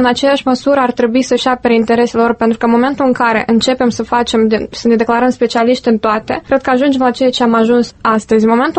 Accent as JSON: {"language": "Romanian", "country": "Moldova", "said": "noi ca moldoveni, ca români"}